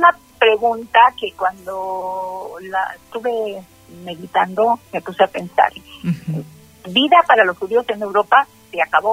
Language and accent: Spanish; Mexico; Nosotros somos mexicanas, yo soy mexicana, y a mí me gusta la historia, la tradición, y me siento parte de este hermosísimo país.